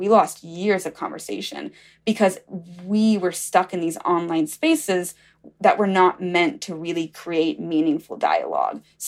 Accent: Alabama, United States; I'm gonna be so lucky to get to Mississippi. I'm from Alabama.

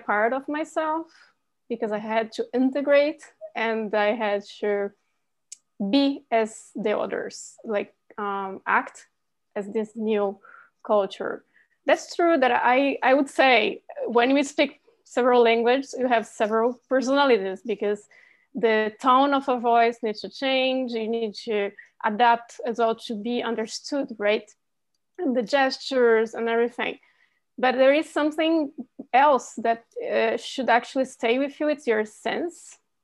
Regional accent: Brazil; first language Portuguese; English is a second language; It's Portuguese, my native language, or Brazilian Portuguese. Then Italian is my second native language, and I'm fluent in English and French and Spanish.

